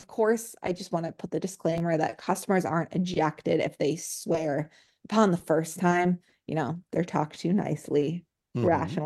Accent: Chicago, Illinois, United States; I am from the Chicago area and food is our everything.

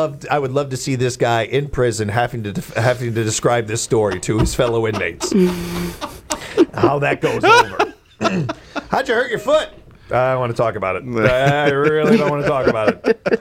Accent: Illinois, United States; Oh, we don't pick on Midwesterners enough, or specifically my home state of Illinois

